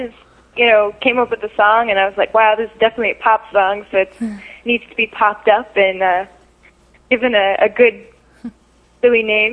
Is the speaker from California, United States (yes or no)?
no; Ohio, United States; I'm from Ohio. I'm living currently in Hugh, Ohio, which is near Athens, where OU is. It's a great little college town.